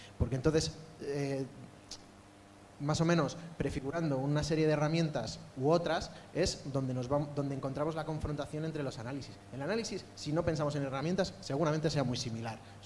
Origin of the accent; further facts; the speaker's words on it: Castile, Spain; yo creo que como castellano que me siento, pues reivindicar dos derechos fundamentales para Castilla